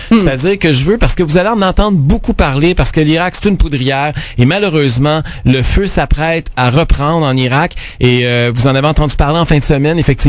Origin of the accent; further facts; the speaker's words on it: Quebec, Canada; Je me dis combien on est de Québécois.